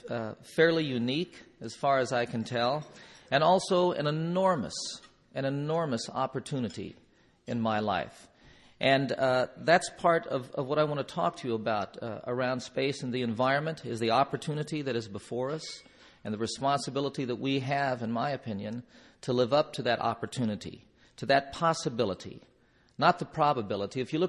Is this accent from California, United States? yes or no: no; Roswell, New Mexico, United States; born there; I'm an Air Force brat. I was born in Roswell, New Mexico. My father was raised on a small family farm in Oklahoma. And I lived in a lot of different places